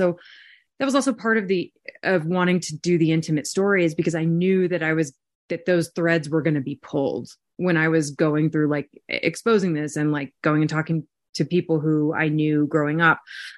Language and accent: English; Texas, United States; 'cause I'm from Texas, is very, you know, religious state.